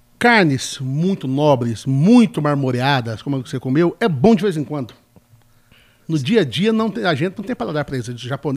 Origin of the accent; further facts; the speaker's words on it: South Region, Brazil; also born or lived in São Paulo; now in Belo Horizonte, Brazil; eu que fui criado no sul, né? Eu sou paulista, mas passei boa parte da infância no sul do país.